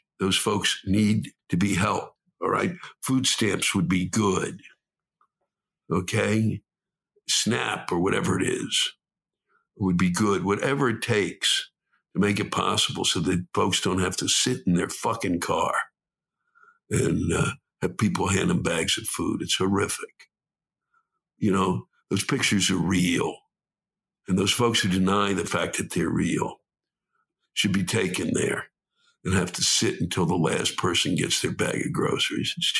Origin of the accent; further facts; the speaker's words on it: Washington, District of Columbia, United States; I was born and raised in Washington.